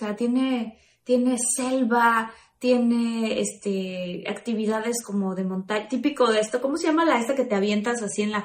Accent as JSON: {"language": "Spanish", "country": "Mexico", "said": "ya que somos mexicanos"}